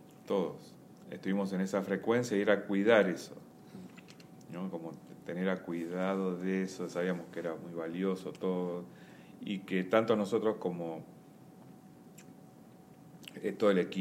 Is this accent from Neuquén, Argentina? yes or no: no; Buenos Aires, Argentina; acá en Buenos Aires, yo soy de acá de Buenos Aires